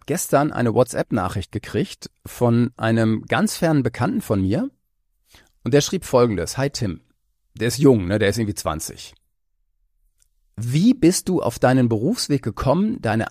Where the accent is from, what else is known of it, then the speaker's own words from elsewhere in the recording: North Rhine-Westphalia, Germany; aber ich bin ja aus dem Westen. Ne? Und Ostwestfalen ist ja jetzt kein Gefängnis, ne?